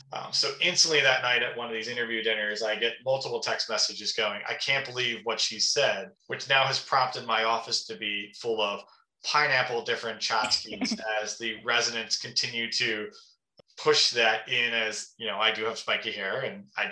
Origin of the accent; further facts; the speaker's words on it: Philadelphia, Pennsylvania, United States; moved away as an adult; So I'm born and raised in Philadelphia, huge Philadelphia sports fan, have just never left the city till I moved to rural Pennsylvania.